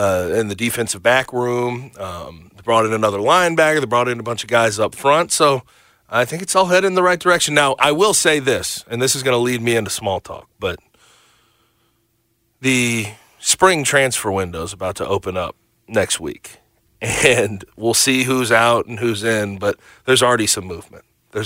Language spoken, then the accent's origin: English; St. Louis, Missouri, United States; To have him in St. Louis, I think the people in St. Louis, a lot of my hometown brethren, they'll be happy to go watch him at old Chaffetz Arena.